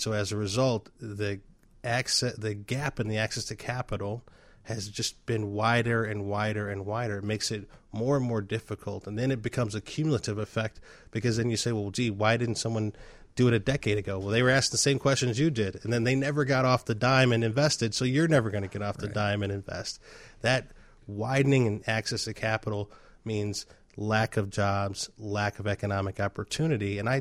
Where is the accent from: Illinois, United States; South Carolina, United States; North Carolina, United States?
Illinois, United States; Chicago; Look, so I grew up in the Bronzeville area.